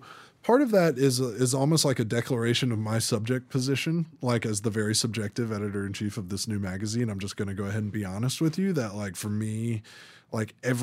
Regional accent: Atlanta, Georgia, United States; I was into country music growing up in Atlanta, Georgia.

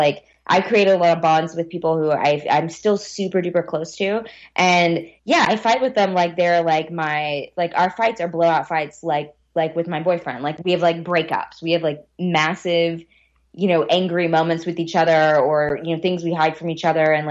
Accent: Texas, United States; I grew up in East Texas. There's like not a lot of music

